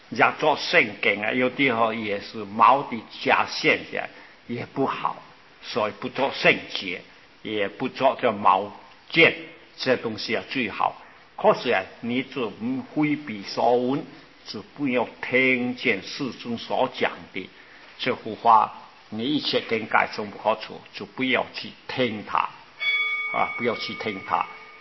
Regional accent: China; 我们中国人啊，为了表示他有三

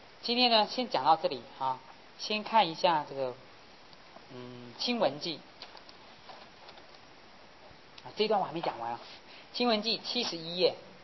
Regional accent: China; 我们中国人不是讲吗，心弦，有没有啊？

